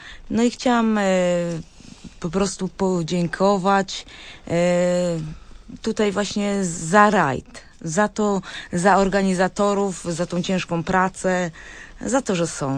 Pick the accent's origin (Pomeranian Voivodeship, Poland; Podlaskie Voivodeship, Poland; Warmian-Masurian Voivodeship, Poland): Pomeranian Voivodeship, Poland; Brusy; Ja chciałam może pozdrowić wszystkich z okolic Pomorza, Kaszub. My przyjechaliśmy z Brus